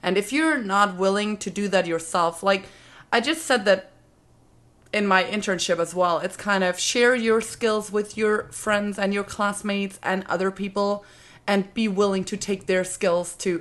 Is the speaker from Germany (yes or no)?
yes; Germany; like I said, I'm from Germany.